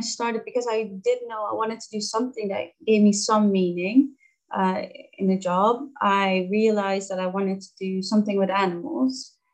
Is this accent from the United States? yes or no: no; Netherlands; English is a second language; because I'm from the Netherlands, I had to do a IELTS test, just testing my English